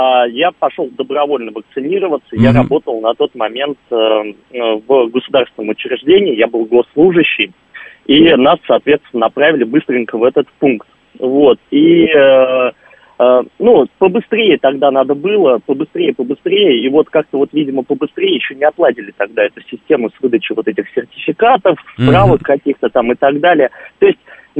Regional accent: Moscow, Russia; сам я москвич

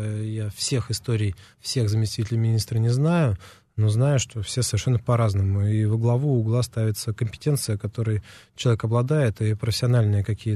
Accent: Moscow, Russia; Я из Москвы, я коренной москвич.

